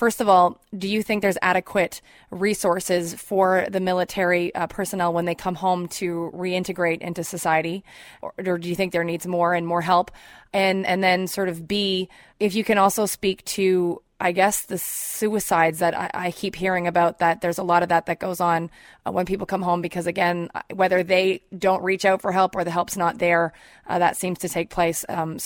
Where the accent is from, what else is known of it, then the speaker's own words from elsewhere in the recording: Canada; speaking myself as a Canadian right here